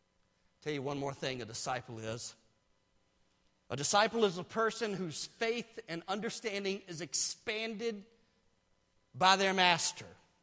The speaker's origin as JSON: {"language": "English", "region": "South Carolina", "country": "United States", "tie": "born or raised there", "said": "In my home state of South Carolina, that would be a place called Pinewood"}